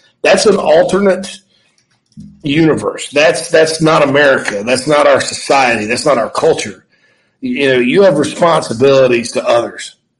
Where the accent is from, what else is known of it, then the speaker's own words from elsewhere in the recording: Wichita, Kansas, United States; I'm from Wichita.